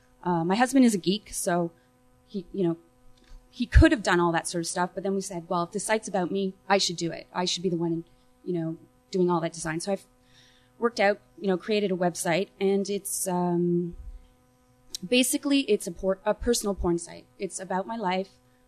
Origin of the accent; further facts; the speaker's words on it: Montreal, Quebec, Canada; I'm from Montreal, Canada, as I've been saying here in the States.